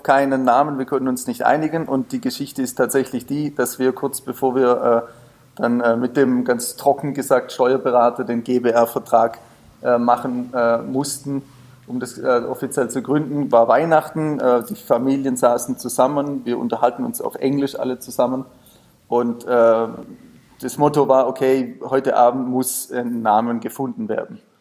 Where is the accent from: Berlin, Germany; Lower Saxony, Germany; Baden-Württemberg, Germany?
Baden-Württemberg, Germany; Ich komme aus dem Schwäbischen, bin auf einem Bauernhof quasi aufgewachsen.